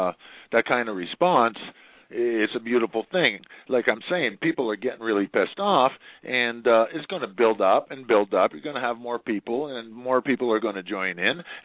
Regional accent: Canada; because I'm a Canadian

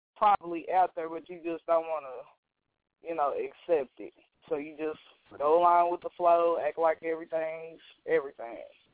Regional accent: Lexington, Kentucky, United States; also born or lived in Talladega, Alabama; It's really a place I decided because I'm from Lexington, Kentucky. That would have been too just, you know, okay for me. And or Talladega, Alabama. I got family there. I lived there for several years.

